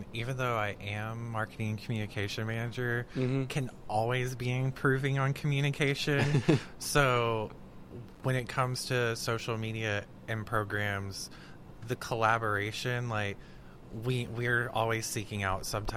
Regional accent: Arkansas, United States; I didn't know very many people up here because I'm from Arkansas.

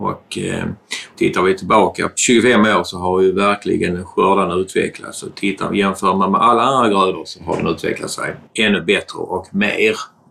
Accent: Skåne, Sweden; jag är från Österlen.

